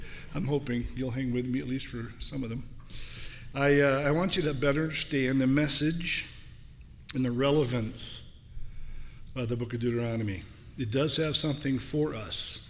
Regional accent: New York, United States; We're from Western New York, a little village of 950 people south of Buffalo, and grew up in a real basic household.

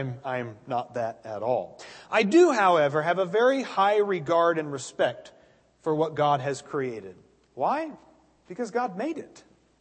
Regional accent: Oregon, United States; natural disasters like hurricanes and wildfires out in my home state of Oregon.

